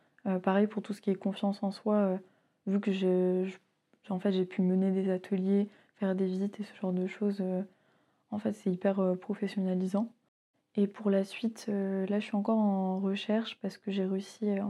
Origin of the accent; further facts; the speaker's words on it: Pabu, Brittany, France; j'ai 21 ans et je viens de Pabu.